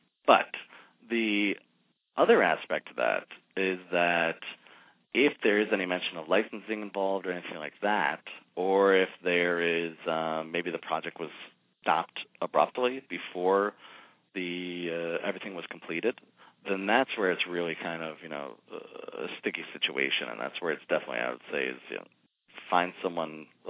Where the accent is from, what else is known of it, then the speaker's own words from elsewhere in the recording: Binghamton, New York, United States; I grew up in Binghamton, New York, so I know exactly where Harrisburg is.